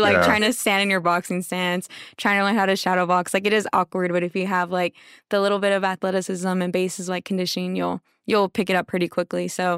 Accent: Floresville, Texas, United States; Yeah, so I'm originally from Floresville, Texas, if y'all know where that's at.

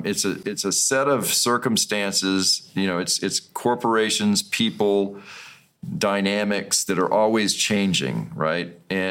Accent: South Carolina, United States; singer's from Boston, and I was from South Carolina.

